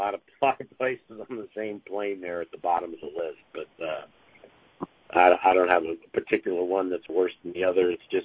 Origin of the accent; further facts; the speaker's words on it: Northeast, United States; My home track's probably Lime Rock because I grew up in Northeast